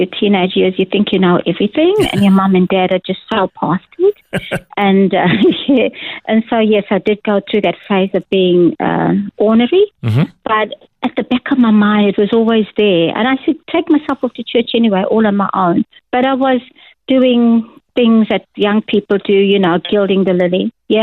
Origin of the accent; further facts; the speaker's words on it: Durban, KwaZulu-Natal, South Africa; I was born in Durban in 1958, and that's where I was raised, yeah.